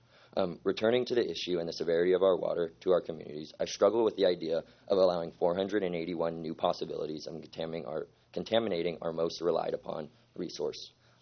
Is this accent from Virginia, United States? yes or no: no; Arroyo Grande, California, United States; I'm a Slo County resident born and raised in Arroyo Grande.